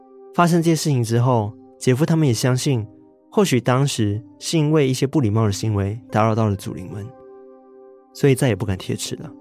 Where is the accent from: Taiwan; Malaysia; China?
Malaysia; 我是我马来西亚人多少都知道了。